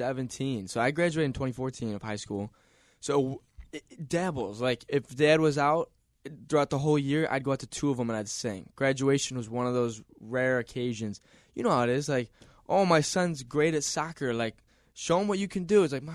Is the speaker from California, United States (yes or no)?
no; Rochester, New York, United States; So grew up Rochester, New York, home base forever and always.